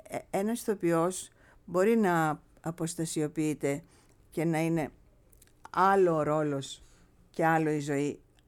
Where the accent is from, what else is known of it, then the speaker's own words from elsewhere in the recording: Epirus, Greece; γιατί εγώ γεννήθηκα στην Ήπειρο, έζησα πάρα πολύ στην Ήπειρο